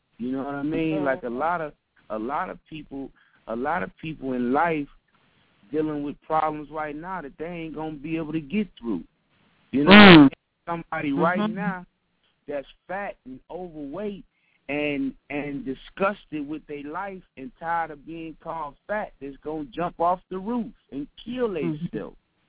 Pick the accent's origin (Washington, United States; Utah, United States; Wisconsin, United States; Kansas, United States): Wisconsin, United States; Milwaukee; I'm from Milwaukee, Wisconsin. In my city, you know, I mean, man, them folks going crazy up there.